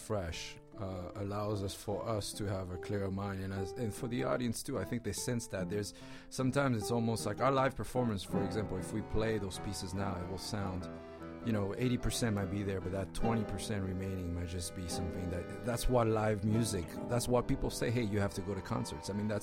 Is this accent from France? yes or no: yes; France; I grew up in France, so in Europe, the accordion is really popular, and especially in France.